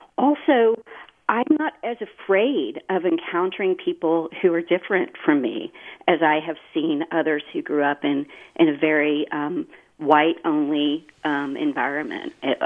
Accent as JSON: {"language": "English", "region": "Mississippi", "country": "United States", "tie": "born or raised there", "said": "I wanted to talk about my experience growing up in Mississippi."}